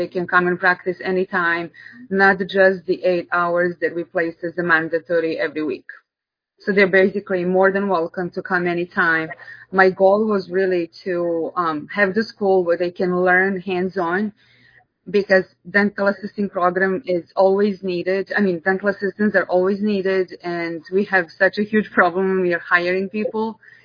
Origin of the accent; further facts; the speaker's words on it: Serbia; English is a second language; I am. I'm from Serbia.